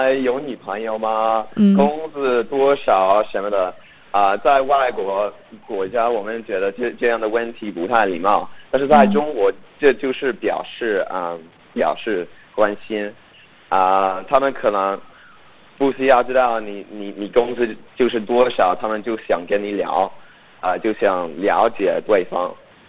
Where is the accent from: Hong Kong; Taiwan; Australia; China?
Australia; Chinese is a second language; 我是从澳大利亚来的，然后我学了中文，学了好像是快到五年。然后我之前在清华大学读书